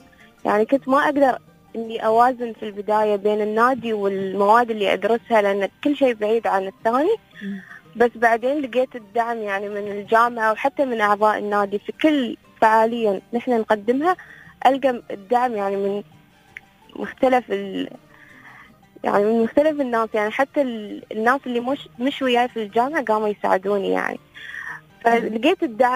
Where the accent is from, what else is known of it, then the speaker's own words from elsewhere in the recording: United Arab Emirates; أنا كشابة إماراتية